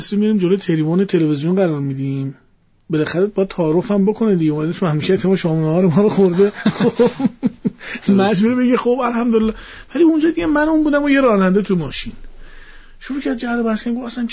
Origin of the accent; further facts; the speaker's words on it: Iran; تو کشور ما ایرانی هستیم